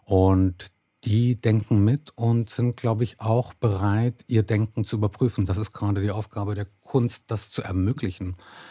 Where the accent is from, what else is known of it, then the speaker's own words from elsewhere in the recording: Italy; now in Germany; deswegen hatte ich eine sehr, sehr glückliche und sehr, sehr schöne Zeit in Italien als Kind.